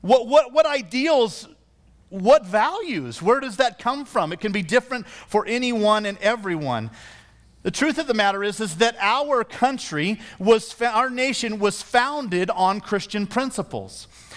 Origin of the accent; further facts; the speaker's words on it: Iowa, United States; I grew up in Midwest, rural Iowa.